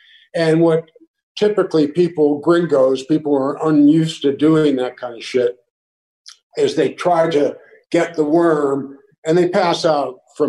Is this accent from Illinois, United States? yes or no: no; Pittsburgh, Pennsylvania, United States; Pittsburgh.